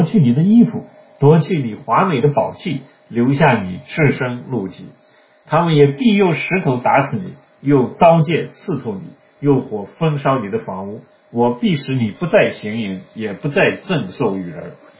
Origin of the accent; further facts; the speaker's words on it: China; 那这个话这个是我们这个人经常会说，我们中国人也想，对吧？